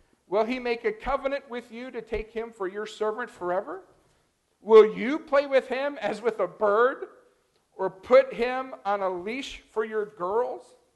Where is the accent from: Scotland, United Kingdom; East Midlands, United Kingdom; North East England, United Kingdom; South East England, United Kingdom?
Scotland, United Kingdom; as a Scot, you know, I have to say